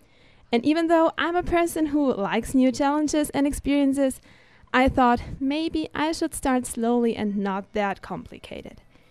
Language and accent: English; Germany; English is a second language; now in United States; I'm actually from Germany and I'm here at Dominican just for this fall semester.